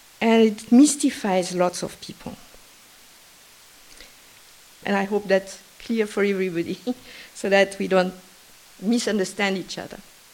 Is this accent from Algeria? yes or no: yes; Algeria; I was brought up in Algeria. I went to school in Algeria during colonization, and therefore I was brought up under this law in Algerian schools.